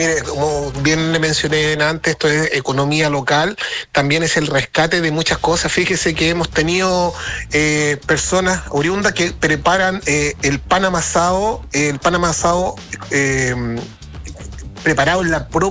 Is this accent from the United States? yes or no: no; Puchuncaví, Valparaíso, Chile; Yo soy oriundo de Puchuncaví, nacido y criado, como decimos nosotros.